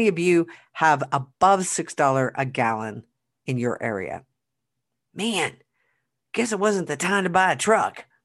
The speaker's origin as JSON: {"language": "English", "region": "Oklahoma", "country": "United States", "tie": "born or raised there", "said": "I've been gone back to Oklahoma, my hometown, for a funeral"}